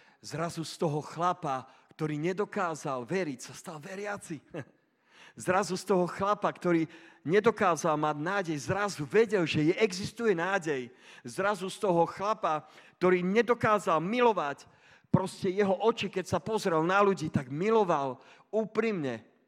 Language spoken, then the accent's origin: Slovak; Trnava, Trnava Region, Slovakia; v Trnave, pretože pochádzam z Trnavy.